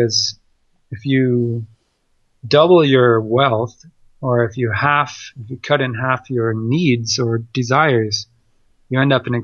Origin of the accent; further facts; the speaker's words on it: Canada; also born or lived in Ottawa; growing up in Canada, the places where I lived have worse winters than anywhere in the lower 48 for the most part.